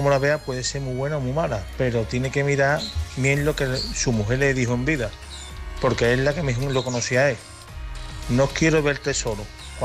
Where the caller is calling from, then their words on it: Seville, Andalusia, Spain; de Sevilla